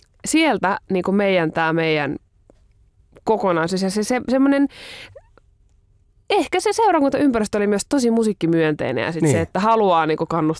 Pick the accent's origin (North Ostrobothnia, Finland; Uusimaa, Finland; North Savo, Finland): North Ostrobothnia, Finland; se meillä Pohjois-Pohjanmaalla on ehkä sitten tuonne niin kuin luterilainen seurakunta on ehkä vähän isompi